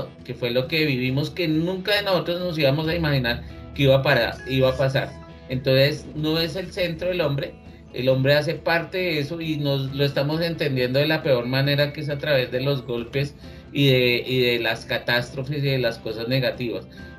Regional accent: Colombia; Es lo mismo acá de nosotros como colombianos, ¿no?

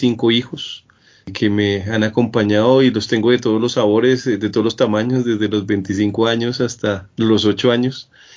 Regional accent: Bogotá, Colombia; yo soy de Bogotá, bogotano de pura cepa, colombiano completamente, con la oportunidad de haber recorrido muchas ciudades y muchos pueblos de Colombia.

